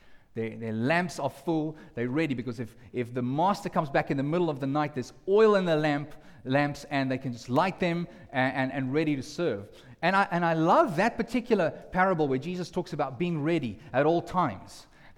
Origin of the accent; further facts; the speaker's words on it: South Africa; Actually, I come from South Africa, I'm sort of half in between